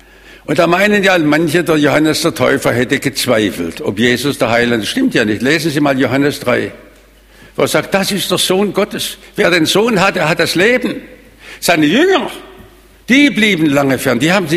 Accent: South Germany, Germany; wir sind ja Süddeutsche.

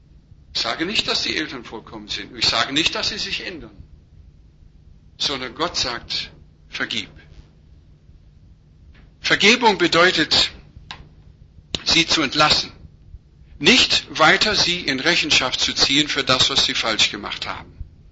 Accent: Western United States, United States; in einem Dorf mit 300 Leuten im wilden Westen Amerikas, auf einem Indianerreservat, wo ich aufgewachsen bin

